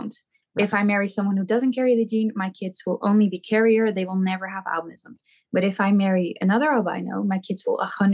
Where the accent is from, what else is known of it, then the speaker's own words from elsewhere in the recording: Netherlands; English is a second language; But people always think that because I'm Dutch, I'm from Amsterdam. I'm not.